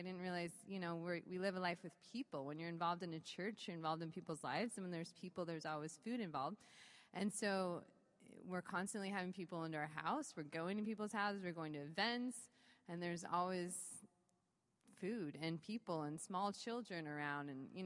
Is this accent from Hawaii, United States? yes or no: no; Salt Lake City, Utah, United States; I am from Salt Lake City.